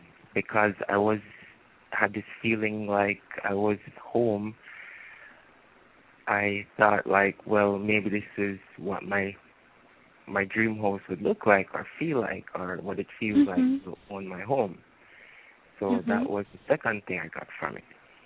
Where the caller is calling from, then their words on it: Jamaica; I'm calling from Jamaica.